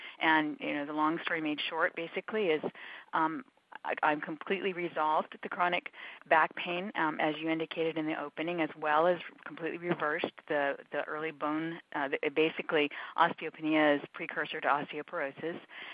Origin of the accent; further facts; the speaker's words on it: Hawaii, United States; I grew up in Hawaii, and I did a lot of body surfing and was just always outside, walking, running, jogging for fun.